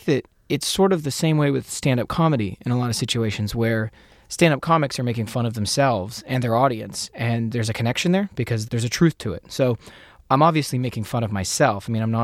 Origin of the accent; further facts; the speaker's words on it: Canada; I'm Canadian too